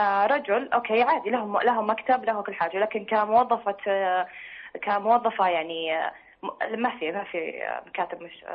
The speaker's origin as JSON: {"language": "Arabic", "country": "Saudi Arabia", "said": "إني أنا سعودية"}